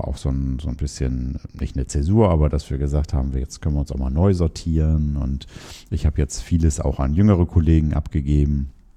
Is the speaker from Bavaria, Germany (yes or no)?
no; Hamburg, Germany